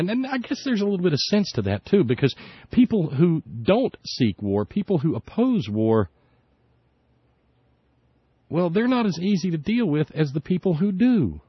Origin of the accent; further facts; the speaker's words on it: Deep South, United States; I am the only 5 nights a week worldwide talk radio host who was born and raised in the Deep South.